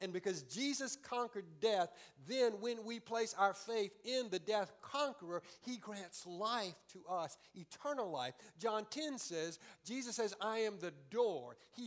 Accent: Deep South, United States; I grew up in the Deep South. I grew up in the Deep South where we eat barbecue and we play baseball and football and we go to church on Sunday.

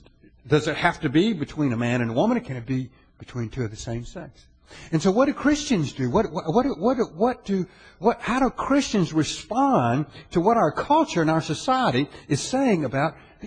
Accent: United States; You know, I'm an American, and I believe in freedom and the rights that we have under our Constitution.

